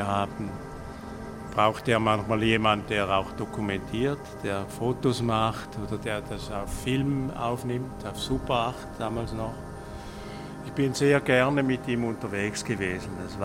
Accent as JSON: {"language": "German", "country": "Switzerland", "said": "Bei mir ist es so, als Schweizer Filmer, mit der Arbeit, die ich mache, mit meinen essayistischen Filmen, da kannst du nicht reich werden."}